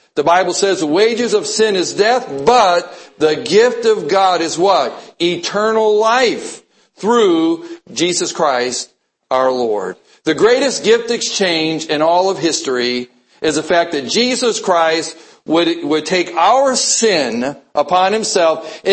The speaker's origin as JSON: {"language": "English", "region": "Wisconsin", "country": "United States", "tie": "born or raised there", "said": "I grew up in Wisconsin. That's where my family, on my side of the family, they all still live up near Green Bay is where they all reside currently."}